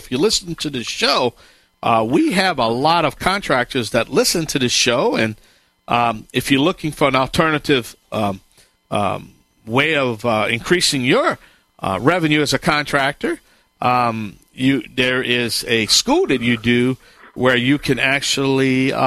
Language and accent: English; Louisiana, United States